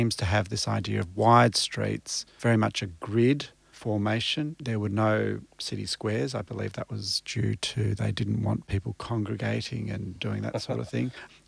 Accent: Melbourne, Victoria, Australia; because we're both from Melbourne, I suspect.

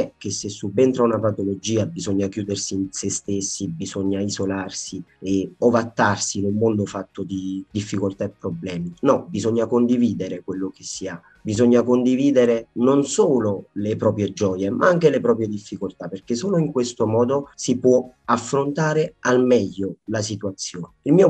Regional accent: Molise, Italy; soprattutto nella mia terra, il Molise, la fibrosi cistica è una malattia poco conosciuta.

